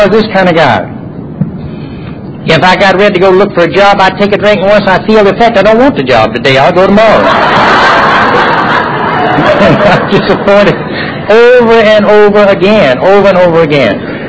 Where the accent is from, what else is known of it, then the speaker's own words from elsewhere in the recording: Louisiana, United States; I tell people where I'm from. It has nothing to do with the disease, but I'm from Louisiana. And I was raised in a family of 7 children, a mother and a father.